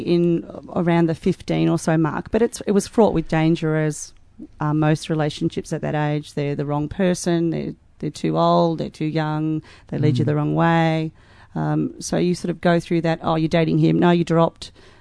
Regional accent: Melbourne, Victoria, Australia; Certainly. I grew up in the northern suburbs.

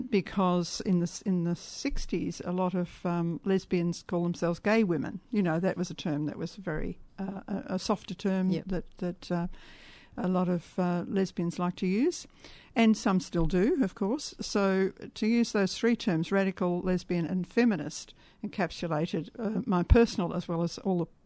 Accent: Mildura, Victoria, Australia; now in Melbourne, Australia; I was brought up in Mildura, small country town, very conservative, you know.

